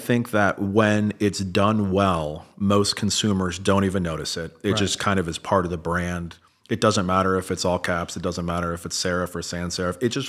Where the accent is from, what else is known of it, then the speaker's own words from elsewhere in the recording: Cleveland, Ohio, United States; It was, my hometown Cavaliers.